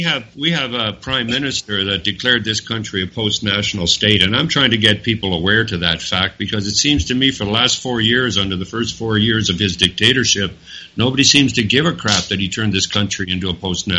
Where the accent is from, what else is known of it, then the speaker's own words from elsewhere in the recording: Canada; because this is the year I want a freaking lawyer to stand up for my rights as a Canadian, because I'm not getting representation for my taxation. I did not pay to make my country disappear